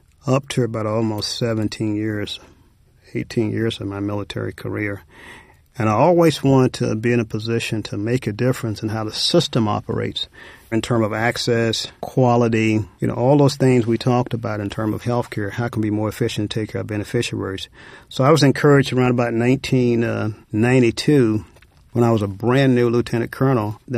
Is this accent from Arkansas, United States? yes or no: yes; West Memphis, Arkansas, United States; Had an opportunity to work at a National Guard Armory in my hometown, West Memphis, Arkansas.